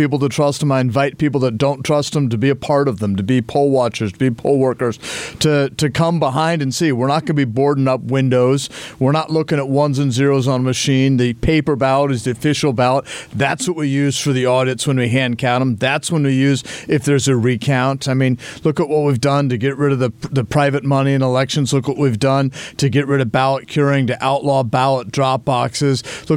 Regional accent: Missouri, United States; I'm from Missouri.

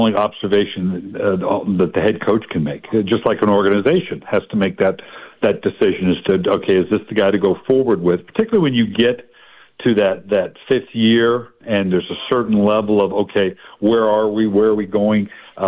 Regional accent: West Coast, United States; now in Columbus, United States; Well, growing up on the West Coast, obviously a little bit different perspective. Now, I live in Columbus, Ohio now

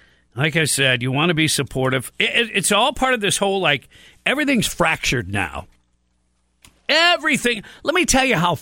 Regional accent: Detroit, Michigan, United States; I grew up in Detroit, so we had some pretty good independent stations and also Canadian stations.

